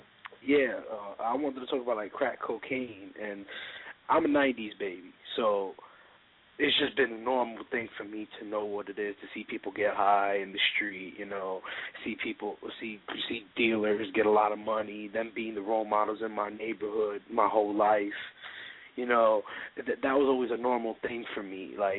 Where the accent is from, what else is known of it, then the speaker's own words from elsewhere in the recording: Brooklyn, New York, United States; accent: Brooklyn; I'm from Brooklyn, New York. I'm only 19 years old